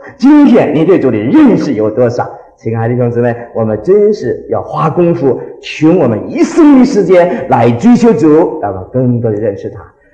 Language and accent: Chinese; China; 因为他这个我们中国人稍微矮一点，是不是？